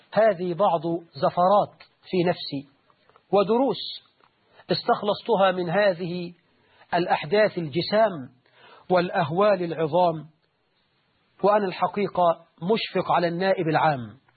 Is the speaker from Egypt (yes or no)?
yes; Egypt